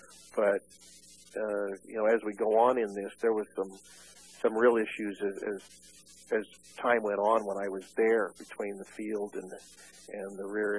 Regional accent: Springfield, Oregon, United States; I had growing up in Springfield, Oregon, I'd only known one black family in my life

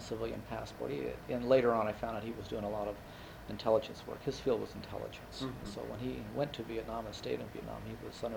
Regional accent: Amarillo, Texas, United States; born there; I was born in Amarillo, Texas, mm-hmm. in the panhandle of the Texas area, but spent a couple of years there, but didn't live long mm-hmm. in that area.

